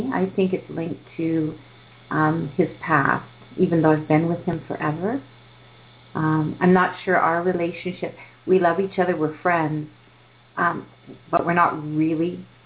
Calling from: Canada; I'm calling from Canada.

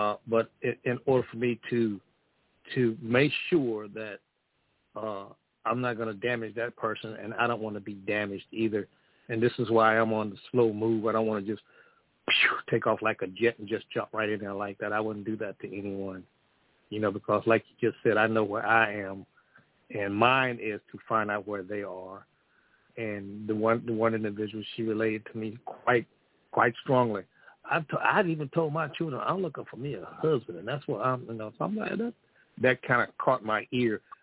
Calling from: Boonville, Mississippi, United States; Boonville, Mississippi.

